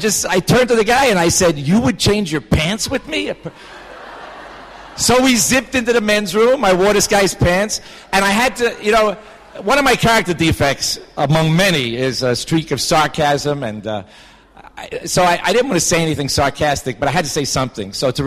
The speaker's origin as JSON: {"language": "English", "town": "Bronx", "region": "New York", "country": "United States", "tie": "born or raised there", "said": "I'm a kid from the Bronx. And my journey was to leave the Bronx, develop alcoholism, and get shipped back to the Bronx at the end of my drinking."}